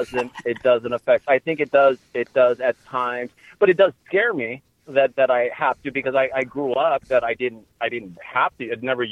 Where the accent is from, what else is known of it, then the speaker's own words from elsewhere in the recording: Las Vegas, Nevada, United States; now in Santa Barbara, United States; I'm from Las Vegas, Nevada.